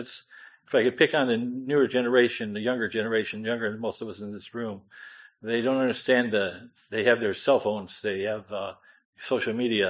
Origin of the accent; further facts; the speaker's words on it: Ohio, United States; I grew up in Amish country in Northeast Ohio